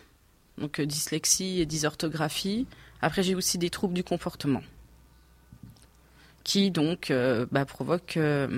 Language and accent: French; Pont-à-Mousson, Grand Est, France; je suis arrivée sur Commercy. Je suis originaire de Pont-à-Mousson.